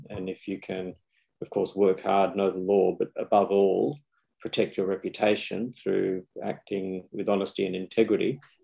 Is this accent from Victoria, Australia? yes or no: no; Sydney, New South Wales, Australia; I was born in Australia and indeed in Sydney. So growing up here as a very young person